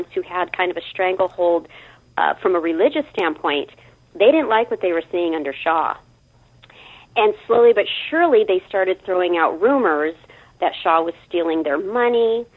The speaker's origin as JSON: {"language": "English", "country": "United States", "said": "where I, as an American, am learning with you and learning like, oh, my gosh, I didn't know"}